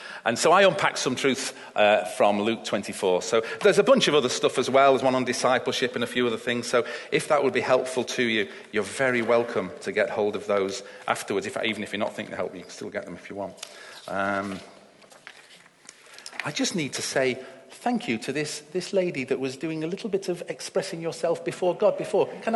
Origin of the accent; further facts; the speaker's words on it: Stockport, North West England, United Kingdom; I grew up in Stockport